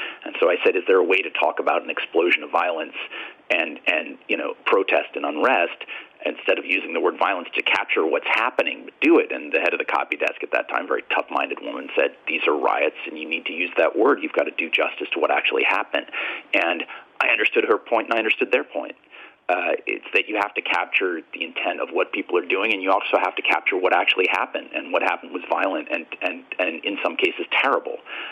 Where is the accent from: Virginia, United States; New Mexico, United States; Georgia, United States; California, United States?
California, United States; and I'm from Southern California, but I was reporting in North Carolina